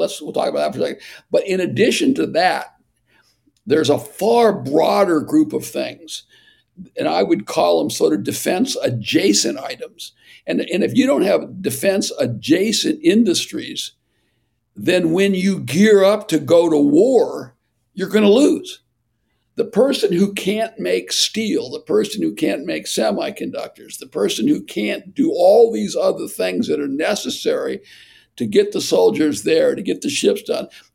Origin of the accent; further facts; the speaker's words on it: Ashtabula, Ohio, United States; some guy in Ashtabula, Ohio, my hometown, and no longer has a job